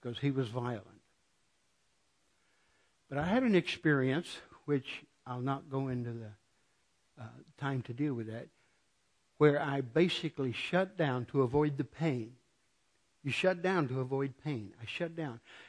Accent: New Mexico, United States; born there; I was born in New Mexico, and I was born into a church that really believed the Bible

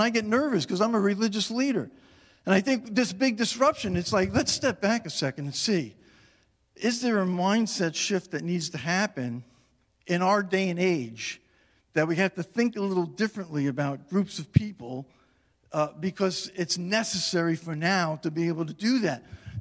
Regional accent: Long Island, New York, United States; I grew up on Long Island. And my mom grew up right in Little Italy, right on Bleecker and Carmine Street. And we used to go into the city.

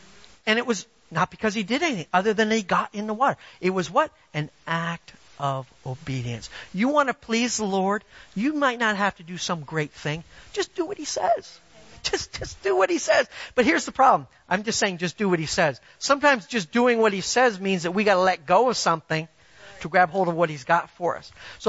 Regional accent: Canada; now in United States; I'm an American now, all right? I was a Canadian. Now I have my American citizenship.

